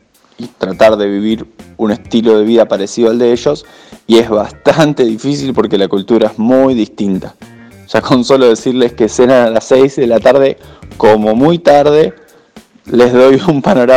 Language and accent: Spanish; Argentina; now in Denmark; recién en septiembre de 2019 salí de Argentina.